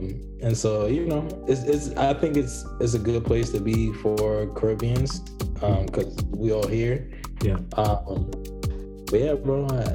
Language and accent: English; New York, United States; I grew up on Long Island. And the neighborhood I grew up in was predominantly like white and Hispanic.